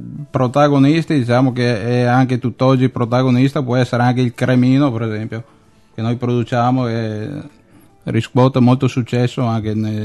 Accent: Legnago, Veneto, Italy; vengo da Legnago

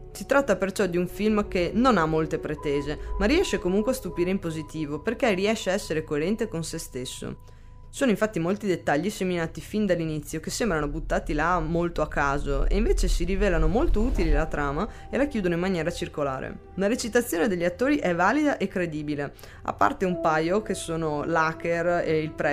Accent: Venice, Veneto, Italy; Come già sapete sono veneziana e non sono rimasta indifferente.

